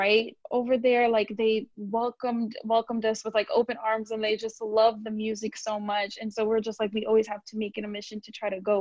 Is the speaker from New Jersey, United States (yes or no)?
yes; Rahway, New Jersey, United States; also born or lived in Brooklyn, United States; Well, I was born in New York, Brooklyn. Okay. Yeah. So, and I'm raised in New Jersey. In Rahway, New Jersey.